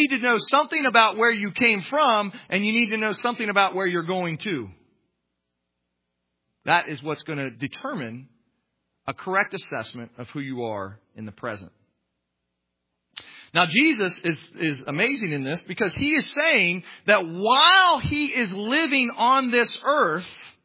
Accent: Canton, Ohio, United States; born there; have to trust my parents are telling me the truth when they say I was born in Canton, Ohio, right?

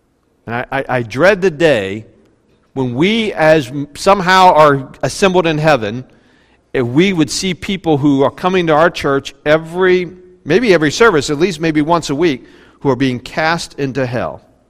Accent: West Virginia, United States; When I grew up in West Virginia, I didn't know a whole lot about what it meant.

